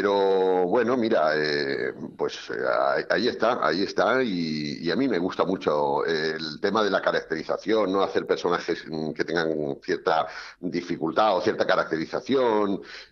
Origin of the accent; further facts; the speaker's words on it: Andalusia, Spain; also born or lived in Morocco; que se me reconociera de alguna manera como andaluz, nacido en Marruecos, pero andaluz de muy cerca de la raya de Gibraltar.